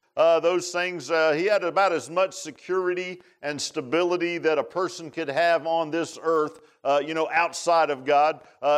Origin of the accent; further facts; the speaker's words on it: Key West, Florida, United States; born there; when I was born in Key West, and Teresa Montgomery, she was too. And so we're kind of unique. We're conks. They call you a conk if you're born in Key West.